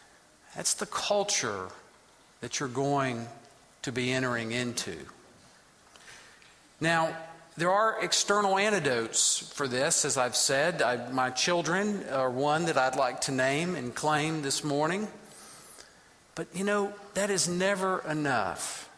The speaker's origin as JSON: {"language": "English", "town": "Wilmore", "region": "Kentucky", "country": "United States", "tie": "born or raised there", "said": "I'm from Wilmore. I grew up here. I return with some frequency"}